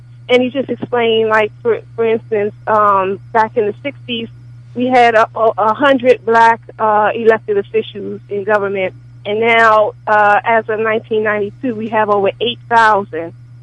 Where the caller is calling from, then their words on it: Bowie, Maryland, United States; I'm calling from Bowie, Maryland.